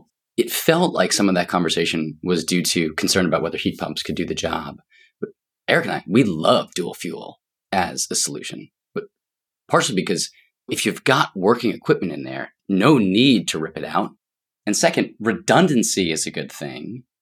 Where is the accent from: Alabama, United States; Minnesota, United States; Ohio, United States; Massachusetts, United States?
Massachusetts, United States; Boston; I'm from Boston.